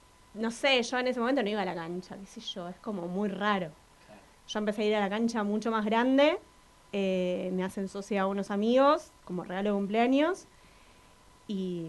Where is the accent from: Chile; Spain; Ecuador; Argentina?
Argentina; Lanús, Buenos Aires Province; Fui a la escuela en Lanús, ahí jugué al hockey en Lanús, o sea, crecí un poco en Lanús